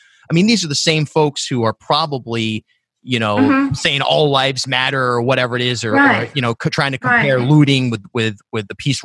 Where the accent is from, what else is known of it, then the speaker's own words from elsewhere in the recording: Rhode Island, United States; I grew up in Southern Rhode Island, and look, a lot of that ignorance comes from just a lack of experience